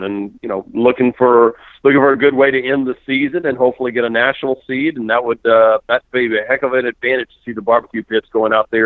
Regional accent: Baton Rouge, Louisiana, United States; I mean, I grew up in Baton Rouge.

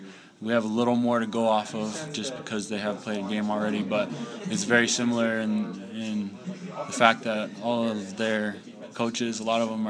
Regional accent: California, United States; I grew up in Central California, and everyone thought I was Mexican, so it's a lot different out here.

